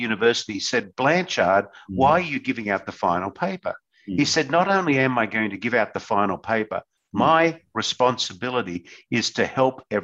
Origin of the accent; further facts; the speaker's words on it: Australia; being an Australian